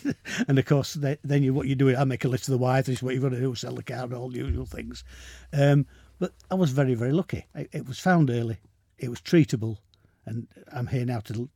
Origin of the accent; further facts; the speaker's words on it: Bridlington, Yorkshire and the Humber, United Kingdom; I'm from Bridlington, yeah.